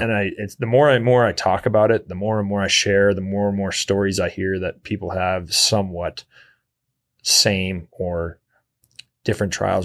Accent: California, United States; born there; but I was born in California.

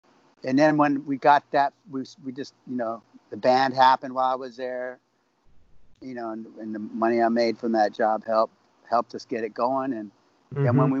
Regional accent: Arlington, Virginia, United States; Franz and I grew up in Arlington down the road, just straight down Columbia Pike

